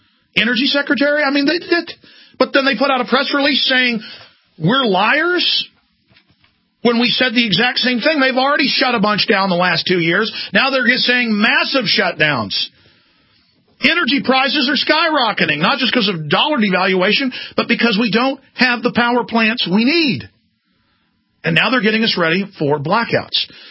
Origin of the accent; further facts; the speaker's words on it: Dallas, Texas, United States; I mean, growing up in Texas during hot weather, we didn't have rolling blackouts ever. Growing up in Dallas, now they do in the summer.